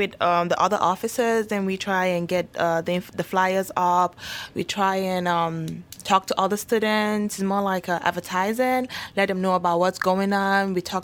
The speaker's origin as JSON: {"language": "English", "region": "Enugu State", "country": "Nigeria", "said": "I'm from Nigeria, okay. West Africa. Mm-hmm. More precisely, I'm from Enugu State."}